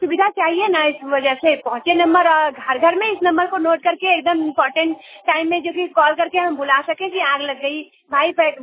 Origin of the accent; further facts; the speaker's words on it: Dumri, Bihar, India; जी मैं डुमरी की रहने वाली हूँ, इधर मधुबनी में पड़ता है।